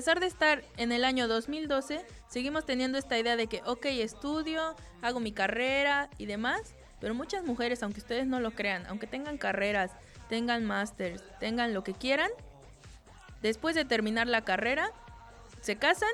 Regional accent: Mexico; now in Spain; nosotras somos de México, somos mexicanas

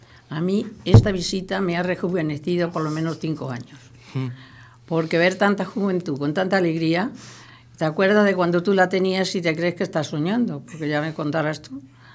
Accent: Porcuna, Andalusia, Spain; moved away as an adult; now in Madrid, Spain; Tengo 81 años, nací en Porcuna, Jaén. Luego me vine a Madrid con 18 años.

